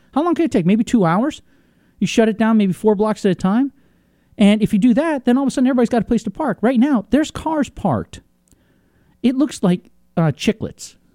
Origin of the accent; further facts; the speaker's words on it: Vermont, United States; This is how growing up in Vermont helps you.